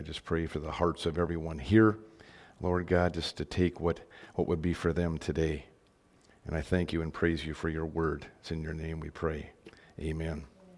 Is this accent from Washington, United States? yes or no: no; Dickey, North Dakota, United States; I'm from the Dickey area. I live about 5 miles south of Dickey. Grew up on the farm there.